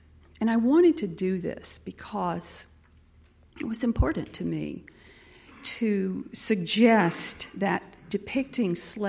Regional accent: the South, United States; During my childhood, in the 50s and 60s, growing up in the South, I witnessed a lot of things, as I imagine some of you did, a lot of injustices and huge racial divides.

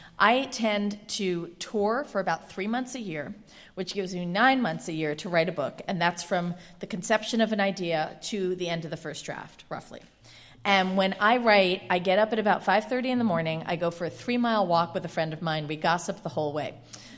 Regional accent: United States; things that I worry about as a wife, as a woman, as an American, as a mother

